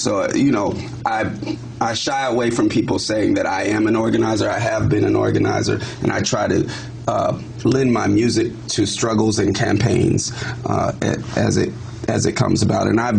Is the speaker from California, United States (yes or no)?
yes; Oakland, California, United States; when I talk to people in Oakland and throughout my time growing up in Oakland